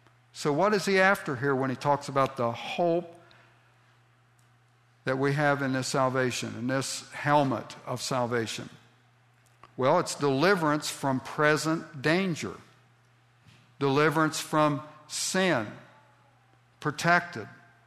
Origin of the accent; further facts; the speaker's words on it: Ohio, United States; Now, where I grew up in Southeast Ohio, just country churches, preachers had very little education.